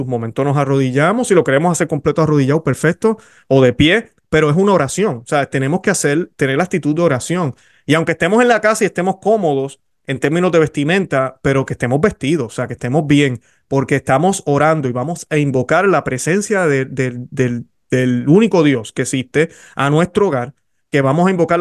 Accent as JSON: {"language": "Spanish", "country": "Puerto Rico", "said": "yo que soy de Puerto Rico"}